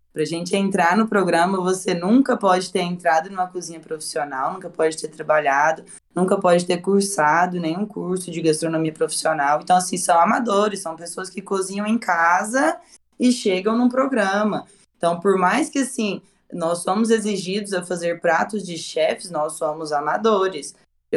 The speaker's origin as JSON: {"language": "Portuguese", "region": "Minas Gerais", "country": "Brazil", "said": "eu sou mineira, criada em uma família que ama cozinhar."}